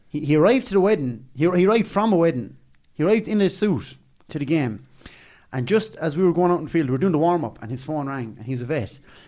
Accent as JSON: {"language": "English", "town": "Inniscarra", "region": "Munster", "country": "Ireland", "said": "I'm from Inniscarra in County Cork, a club."}